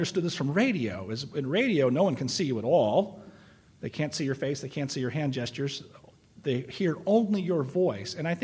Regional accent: California, United States; I'm from California, and I remember the Santa Barbara oil spill of 1969

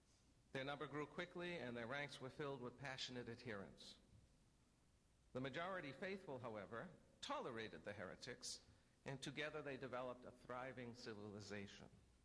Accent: New England, United States; accent: New England; that's my New England accent coming back

